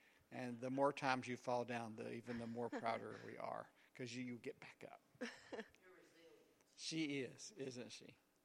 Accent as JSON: {"language": "English", "region": "the South", "country": "United States", "said": "I'm a Southerner, and I'm from around here, and I've been raised in churches around here"}